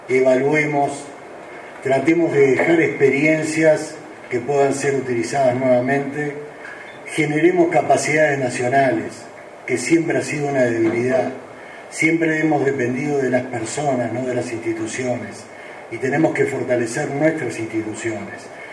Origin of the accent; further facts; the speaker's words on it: Uruguay; a nosotros como uruguayos